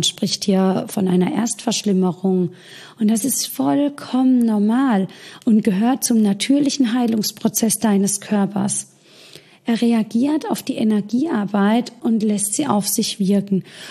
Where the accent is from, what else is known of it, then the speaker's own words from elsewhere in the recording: Karlsruhe, Baden-Württemberg, Germany; Vor Ort findest du mich hier in meiner Heimat im wunderschönen Karlsruhe